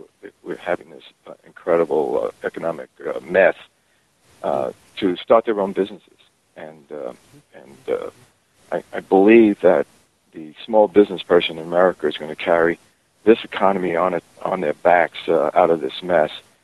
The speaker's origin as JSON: {"language": "English", "country": "United States", "said": "And as an American, I wanted to see if I could be helpful."}